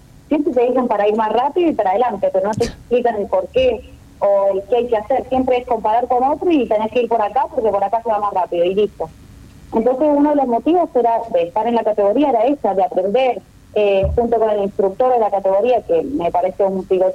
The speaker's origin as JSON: {"language": "Spanish", "region": "Mendoza", "country": "Argentina", "tie": "born there", "said": "en realidad nací en Mendoza, en Colonia Segovia o en Mayen."}